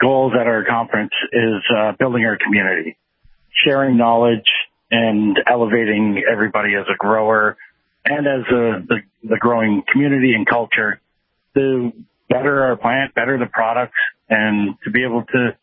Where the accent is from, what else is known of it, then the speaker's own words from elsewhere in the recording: Ontario, Canada; I'm from the Niagara region, and I know in the Niagara region we've got a lot of growers